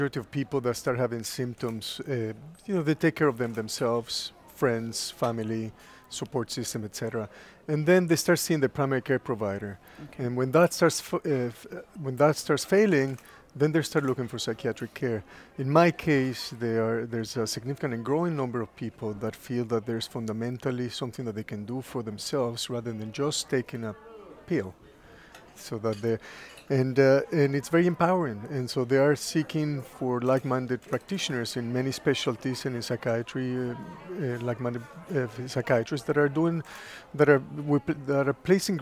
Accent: Mexico City, Mexico; Mexico City, yes.

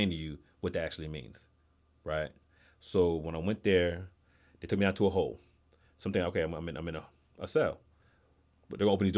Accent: Reading, Pennsylvania, United States; And I'm from Reading, Pennsylvania, and I wear many hats in Reading, Pennsylvania.

